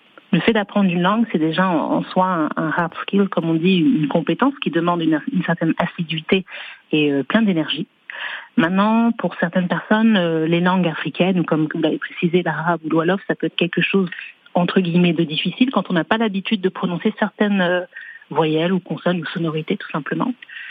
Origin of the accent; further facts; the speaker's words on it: Blois, Centre-Val de Loire, France; Alors je suis française, hein, née, grandie en France, à Blois, dans le Loir-et-Cher. Un département qui est cher à mon cœur. Et mes parents sont d'origine congolaise, du Congo-Brazzaville.